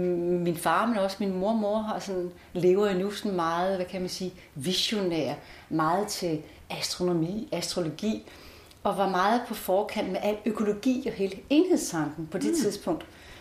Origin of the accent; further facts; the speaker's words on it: Næstved, Zealand, Denmark; Og der, hvor jeg voksede op, det er en by, der hedder Næstved, på Sydsjælland.